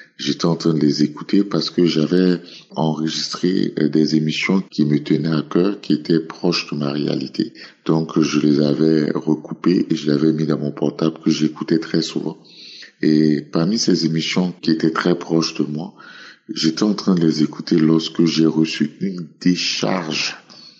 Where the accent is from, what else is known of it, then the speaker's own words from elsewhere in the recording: Côte d’Ivoire; Shalom, je suis un Ivoirien.